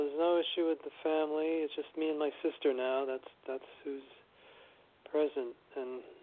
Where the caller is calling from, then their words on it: New York City, New York, United States; New York City.